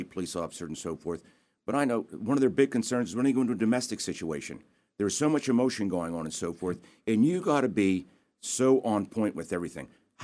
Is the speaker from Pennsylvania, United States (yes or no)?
yes; Pennsylvania, United States; When I bring people in from out of my area, I'm originally from the Softcoal area.